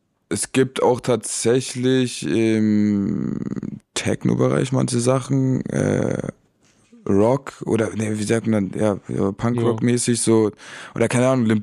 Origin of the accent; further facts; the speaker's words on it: Baden-Württemberg, Germany; accent: Baden German; Wegen dem Badnerdeutsch. Ich komme ja aus dem Süden und da hat man seinen Akzent so